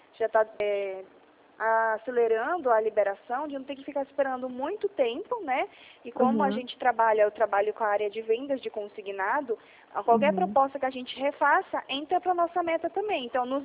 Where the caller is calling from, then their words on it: Atibaia, São Paulo, Brazil; eu tô ligando aqui de Atibaia, interior de São Paulo.